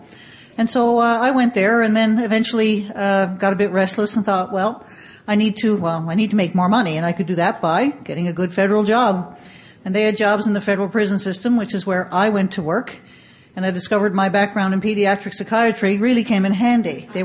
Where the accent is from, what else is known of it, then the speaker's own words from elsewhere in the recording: Newfoundland and Labrador, Canada; now in Nova Scotia, Canada; And I'm originally from Eastern Canada, and when I retired last year, moved back sort of home. I'm in Nova Scotia now, which is still attached to Canada. I'm from the island of Newfoundland and Labrador.